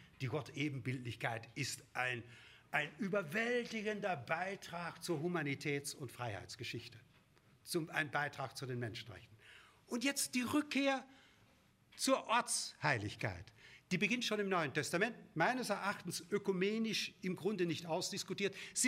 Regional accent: Kleve, North Rhine-Westphalia, Germany; ich komme ja vom Niederrhein, aus Kleve

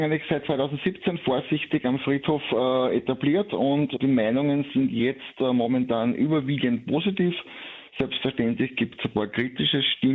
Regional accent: Vienna, Austria; also bei uns in Wien sagt man Paradeiser dazu

